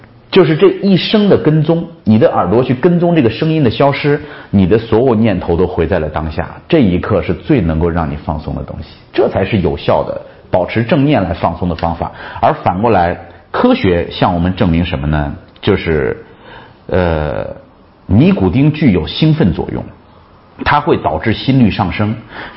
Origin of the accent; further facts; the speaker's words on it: Shaanxi, China; 这是我们陕西人的骄傲哈